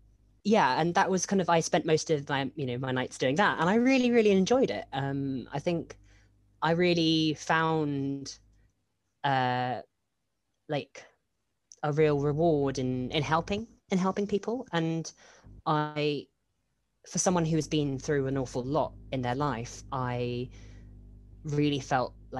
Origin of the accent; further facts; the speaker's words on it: Winchester, South East England, United Kingdom; It is a matter of fact. It is what it is. The population is the population. And it just, so Winchester and sort of, I'd definitely say Hampshire as a whole is quite, has a very similar population diversity.